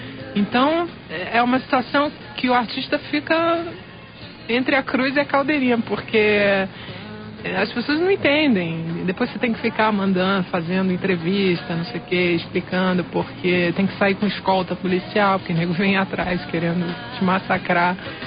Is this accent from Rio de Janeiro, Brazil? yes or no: yes; Rio de Janeiro, Brazil; A gente é do Rio